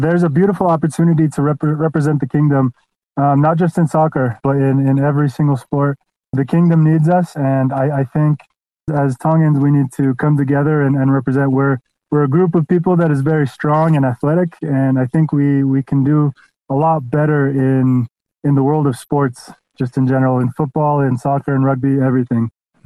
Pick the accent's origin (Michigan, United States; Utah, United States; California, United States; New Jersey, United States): Utah, United States; So, I'm from Utah. That's where I was born and raised, here in Utah, in the U.S.